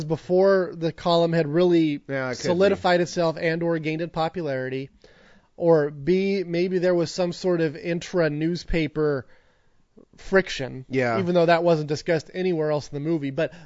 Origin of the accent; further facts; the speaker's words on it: California, United States; One of my favorite scenes, and I grew up in the Bay Area.